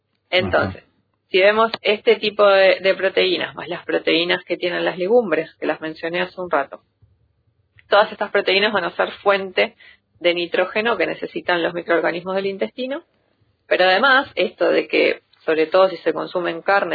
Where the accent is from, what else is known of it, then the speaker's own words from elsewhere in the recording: Uruguay; esforzándonos como uruguayos para comer pescado